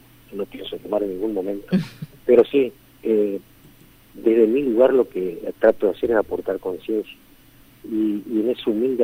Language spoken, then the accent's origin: Spanish; Argentina; Nosotros somos argentinos como quería Bartolomé Mitre